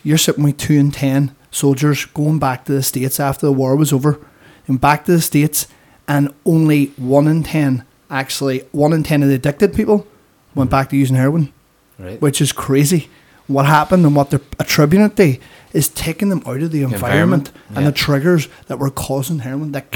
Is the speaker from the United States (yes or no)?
no; Ireland; We're Irish.